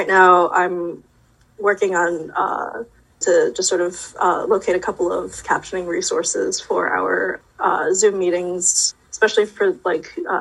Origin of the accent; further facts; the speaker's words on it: Maine, United States; I grew up in Maine. I grew up close to Augusta, and most of my childhood was spent in Maine.